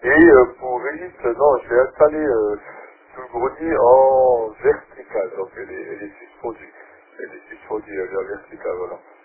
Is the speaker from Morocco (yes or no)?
no; France; alors, moi je suis français